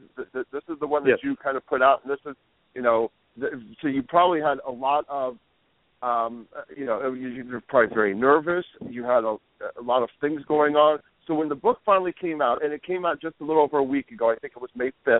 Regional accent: Gahanna, Ohio, United States; but we're both sort of from the suburbs of Columbus, Ohio. I grew up in Gahanna.

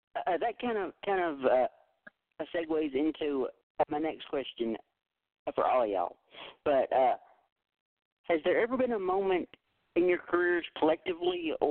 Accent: Tennessee, United States; Well, I'm from Tennessee, so we're virtually neighbors.

